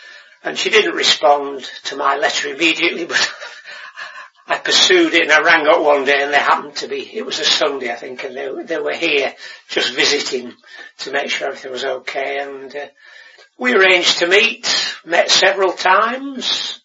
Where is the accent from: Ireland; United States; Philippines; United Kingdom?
United Kingdom; Macclesfield, North West England; Cophurst Farm, Sutton, age 73. I was born in Macclesfield. The old part of Macclesfield used to be Sutton on the old boundary.